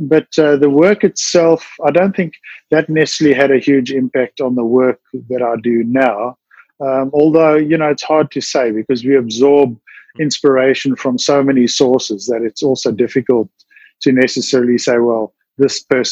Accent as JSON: {"language": "English", "town": "Johannesburg", "region": "Gauteng", "country": "South Africa", "tie": "born or raised there", "said": "I grew up in Johannesburg went to usual schools like everybody else."}